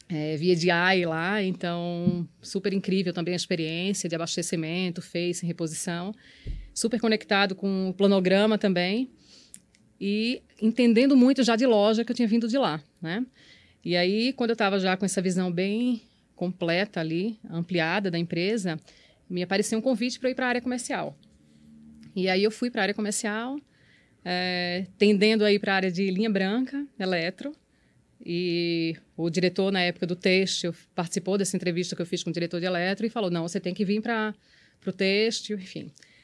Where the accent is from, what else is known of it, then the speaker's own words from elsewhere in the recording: Recife, Pernambuco, Brazil; moved away as an adult; now in São Paulo, Brazil; ele tinha um elo que me ligava ainda à minha cidade natal. Né? Tinha uma estrutura ainda lá em Recife